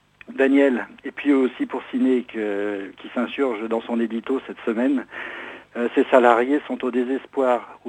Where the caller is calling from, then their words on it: Paris, Île-de-France, France; de Paris.